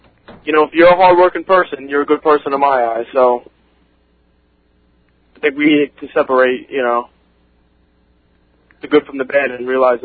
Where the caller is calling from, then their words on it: Brookhaven, United States; Brookhaven.